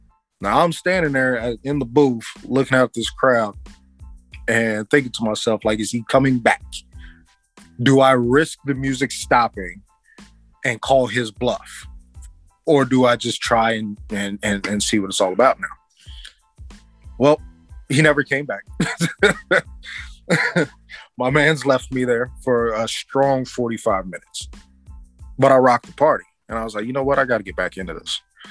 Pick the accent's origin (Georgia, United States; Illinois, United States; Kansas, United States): Kansas, United States; Oh man, so I'm from Kansas.